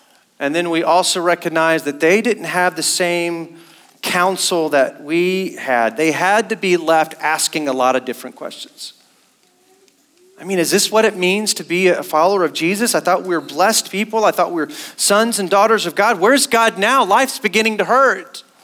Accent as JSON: {"language": "English", "region": "West Africa", "country": "Togo", "tie": "born or raised there", "also_born_or_lived": "Europe / Belarus", "said": "I grew up the first half of my life in other countries. I grew up in West Africa. I lived in Europe for a season. I lived in Belarus for almost a year."}